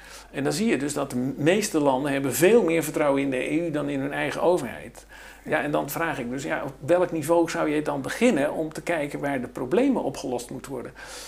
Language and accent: Dutch; Netherlands; maar ik als Nederlander kreeg dan direct de wind van voren